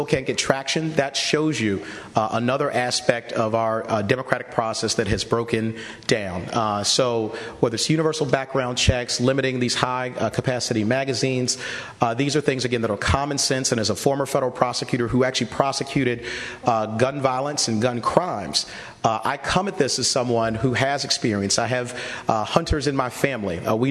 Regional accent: Washington, District of Columbia, United States; also born or lived in Pittsburgh; I did grow up in Washington, D.C. I was born in Pittsburgh, grew up in D.C.

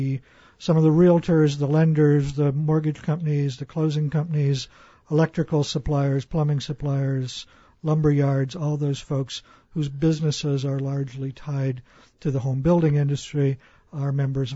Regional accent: Ohio, United States; I grew up in northern Ohio. I've lived a bunch of places since then, but the part I grew up in Ohio was right along Lake Erie.

